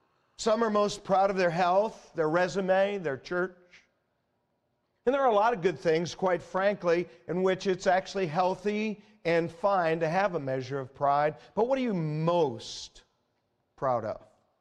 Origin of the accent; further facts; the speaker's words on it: United States; I've felt proud and I've gloried as I've traveled some in the fact that I'm an American.